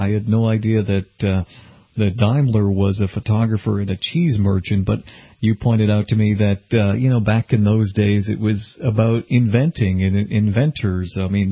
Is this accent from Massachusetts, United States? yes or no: yes; Massachusetts, United States; there were a couple of brothers in my home state here of Massachusetts that made a lot of noise.